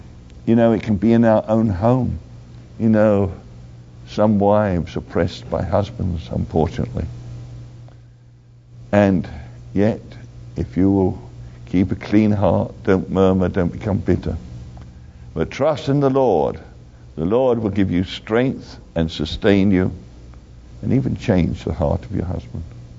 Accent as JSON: {"language": "English", "region": "London", "country": "United Kingdom", "said": "You know, being a Londoner and seeing London, you know, attacked by the terrorists"}